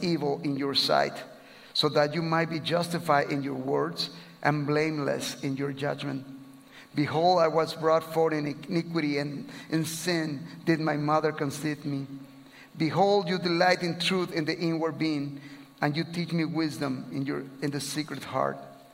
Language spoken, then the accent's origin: English; Guatemala; English is a second language; moved away as an adult; also born or lived in Chicago, United States; now in Mexico; We are originally from Guatemala. We were serving in Chicago for many years. And now we are living and serving for the last 5 years as missionaries in Mexico.